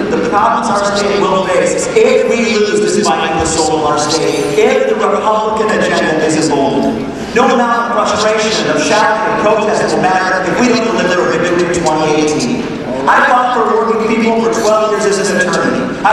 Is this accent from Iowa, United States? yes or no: yes; Columbus Junction, Iowa, United States; It will take outreach to small communities like my hometown of Columbus Junction that this administration has left behind.